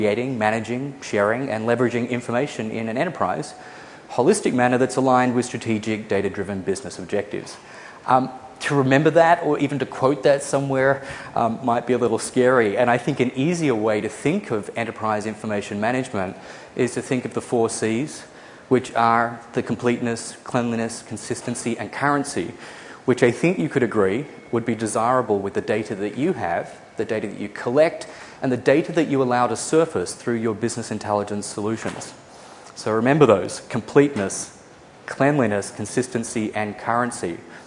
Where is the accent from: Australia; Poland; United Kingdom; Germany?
Australia; accent: Australian and American blend; also born or lived in United States; I'm Australian. My accent's a bit of a blend, Australian and American. I've just returned to Australia after 4 years in the US.